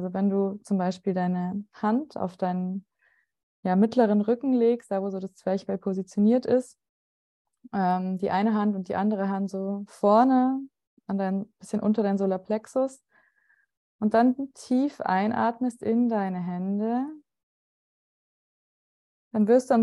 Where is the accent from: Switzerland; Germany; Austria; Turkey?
Germany; Rosenheim, Bavaria; born there; Gebürtig komme ich aus Oberbayern, aus Rosenheim.